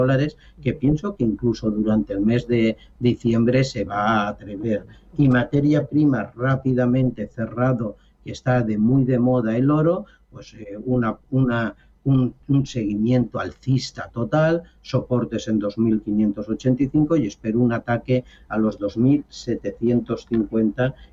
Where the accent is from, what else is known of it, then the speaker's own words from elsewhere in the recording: Valencian Community, Spain; y como valenciano quisiera que recordar